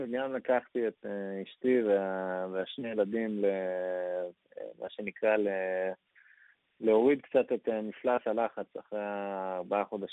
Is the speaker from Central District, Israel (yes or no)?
no; Ramat Gan, Tel Aviv District, Israel; אז אנחנו מרמת גן, אבל נסענו אליהם במודיעין.